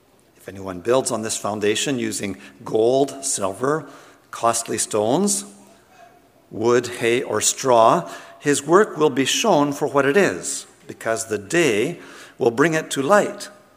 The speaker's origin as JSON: {"language": "English", "town": "Saskatoon", "region": "Saskatchewan", "country": "Canada", "tie": "born or raised there", "said": "I grew up in Saskatoon, Saskatchewan."}